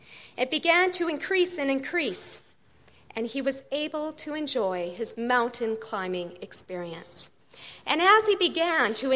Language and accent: English; Calgary, Alberta, Canada; I was born and raised in Calgary, a big city, and through the years I saw it grow and grow